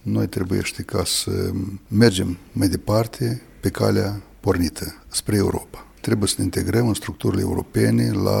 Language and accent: Romanian; Florești, Florești District, Moldova; Sunt din Florești. Suntem pământeni.